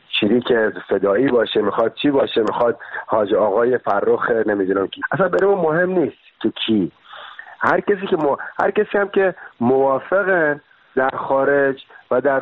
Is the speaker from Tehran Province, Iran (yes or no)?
no; Bushehr, Iran; now in Paris, France; بچه بوشهرم و بعدش هم الان 17 سال پاریس زندگی می‌کنم. بعدش هم ما رو تبعیدم دیگه، یعنی تبعید اجباری.